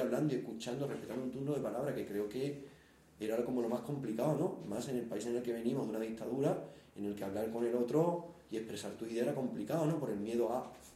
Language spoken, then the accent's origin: Spanish; Jerez, Andalusia, Spain; also born or lived in France; now in Madrid, Spain; Tú eres migrante, yo soy de aquí. Bueno, yo no soy de aquí, yo soy de Jerez, me fui a Francia, ahora estoy en Madrid.